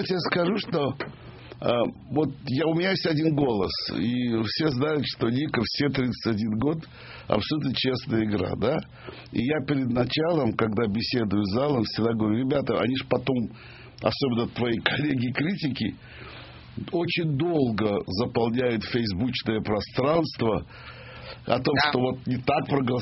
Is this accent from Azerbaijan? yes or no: yes; Baku, Azerbaijan; неважно, из Туркмении, с которыми я дружу, или из Грузии, которых я люблю, или из Казахстана, ну, из Баку, естественно, моя родина.